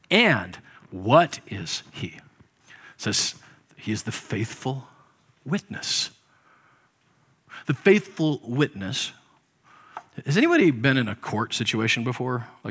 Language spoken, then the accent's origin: English; Nebraska, United States; I'm from Nebraska, so I don't mean any disrespect.